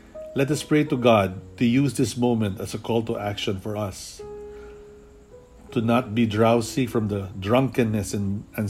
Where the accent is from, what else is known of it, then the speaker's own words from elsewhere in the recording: Quezon City, Metro Manila, Philippines; English is a second language; from Pansol, Quezon City, Philippines.